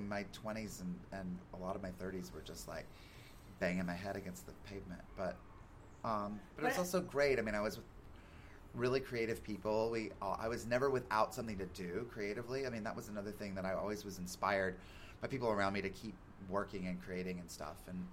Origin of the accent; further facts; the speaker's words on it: the Carolinas, United States; now in Los Angeles, United States; Well, I mean, I grew up in the Carolinas and a bunch, and then here.